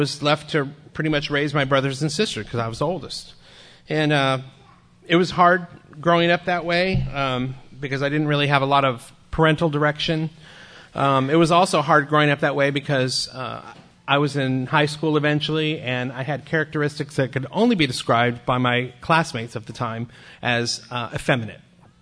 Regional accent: Sacramento, California, United States; I grew up in Sacramento, California, oldest of five in a Mexican-American Catholic family.

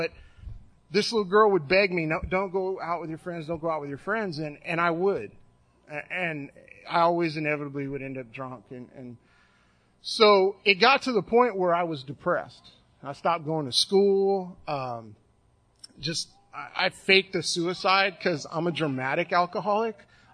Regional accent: Austin, Texas, United States; growing up in Austin was a lot different in the 80s, especially back when the drinking age was 18.

